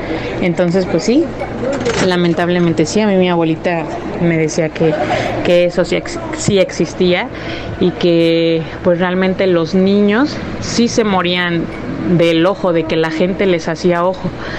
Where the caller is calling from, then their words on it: Chicoloapan, State of Mexico, Mexico; de Chicoloapan